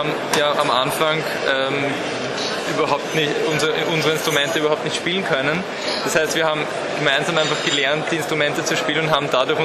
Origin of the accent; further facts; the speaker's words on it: Austria; uns da auch als Ausländer, als Österreicher quasi auch akzeptieren.